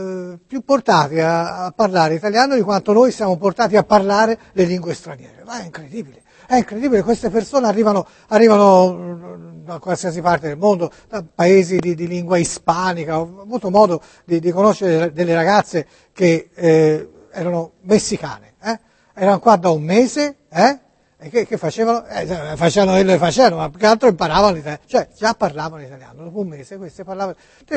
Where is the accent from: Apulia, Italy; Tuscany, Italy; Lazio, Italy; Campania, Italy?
Tuscany, Italy; No, ma no, perché noi siamo toscani.